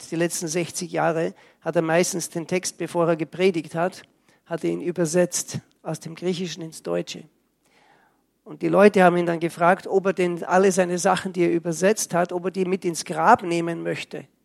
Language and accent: German; Austria; now in Switzerland; Ich komme aus der Schweiz, aber ich bin Österreicher. Von ganzem Herzen. Ich kann immer noch nicht Schweizerdeutsch. Meine Frau ist Schweizerin.